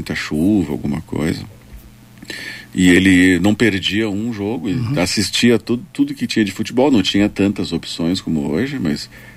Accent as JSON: {"language": "Portuguese", "town": "Porto Alegre", "region": "Rio Grande do Sul", "country": "Brazil", "tie": "born or raised there", "said": "Olha, eu sou de Porto Alegre, né? Nasci lá na Beneficência Portuguesa, ali na Independência, né? Quase na frente da Santa Casa."}